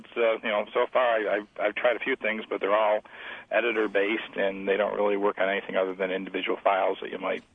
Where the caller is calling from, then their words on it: Bloomfield, New York, United States; I'm from Bloomfield, New York.